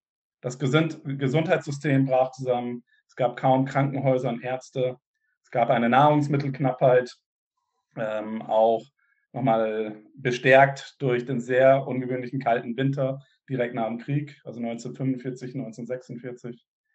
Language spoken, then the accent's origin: German; Germany; Ja, ich bin ja selber in Deutschland aufgewachsen und ich kann mir gar nicht vorstellen, wie es damals gewesen sein muss.